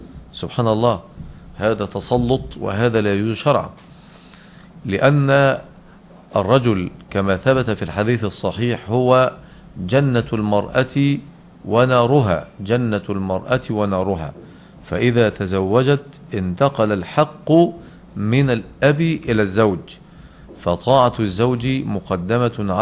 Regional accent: Egypt; في بلدنا مصر

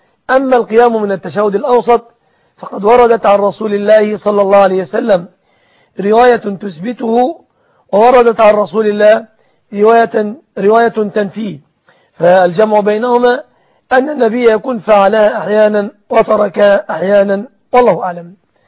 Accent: Egypt; فالصداق في بلادنا مصر يشمل 3 أشياء

